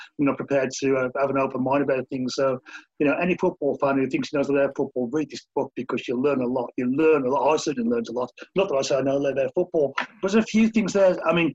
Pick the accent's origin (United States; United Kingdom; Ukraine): United Kingdom; West Midlands; I come from the industrial West Midlands. I come from Warsaw.